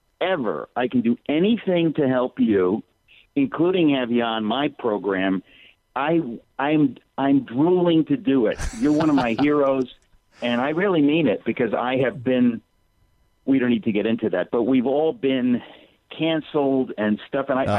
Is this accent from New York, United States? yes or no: yes; New York City, New York, United States; born there; I was born in New York City. My parents came from the old country. My father came from Greece. My mother came from Germany. They met in an English class in Manhattan in 1956.